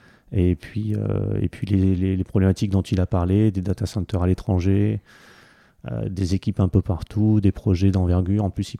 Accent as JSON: {"language": "French", "town": "Antibes", "region": "Provence-Alpes-Côte d'Azur", "country": "France", "lives_now": "Milan, Italy", "said": "Je viens de Milan, un peu du sud de la France, une petite ville qui s'appelle Antibes."}